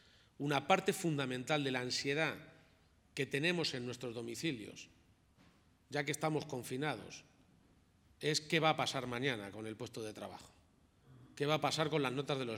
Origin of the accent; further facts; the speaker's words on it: Spain; y más como somos los españoles, en casa sin salir